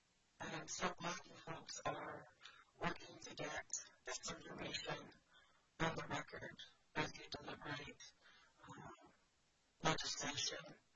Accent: Alaska, United States; I come from Kiowa, which is where I'm coming to you today from. In the heart of Tsingetani, in the middle of Southeast Alaska.

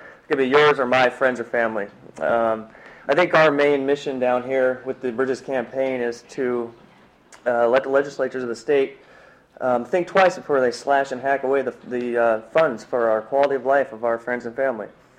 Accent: Fairbanks, Alaska, United States; Born and raised in Fairbanks, Alaska.

